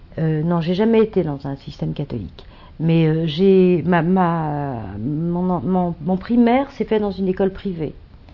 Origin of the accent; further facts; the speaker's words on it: Mantes-la-Jolie, Île-de-France, France; mon enfance s'est déroulée à Mantes-la-Jolie, c'est-à-dire dans la banlieue de Paris, banlieue ouest, où mon père était médecin, et donc ben, petite bourgeoisie locale, plutôt notable